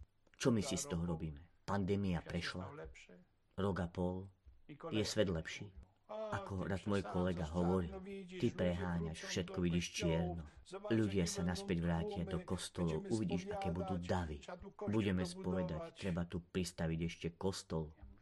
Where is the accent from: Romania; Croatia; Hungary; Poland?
Poland; Slovak is a second language; moved away; som Poliak, a poznám poľské pomery a cítim sa ako Poliak a stále budem, a to, že bývam 30 rokov za hranicami